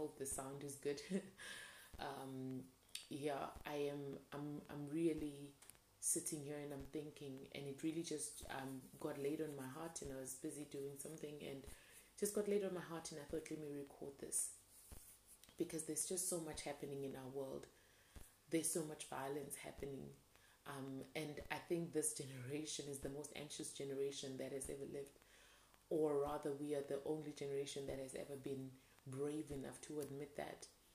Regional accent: South Africa; We were from the same place here in South Africa, in my hometown, like my village, basically.

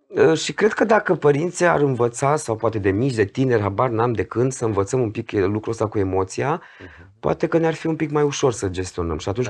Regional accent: Iași, Iași County, Romania; Eu sunt din Iași

